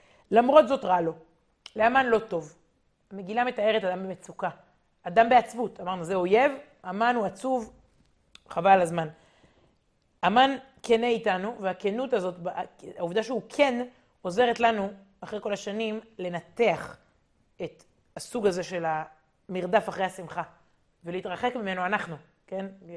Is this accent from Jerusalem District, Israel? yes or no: yes; Jerusalem, Jerusalem District, Israel; אנחנו ירושלמים, יש לנו פורים משולש השנה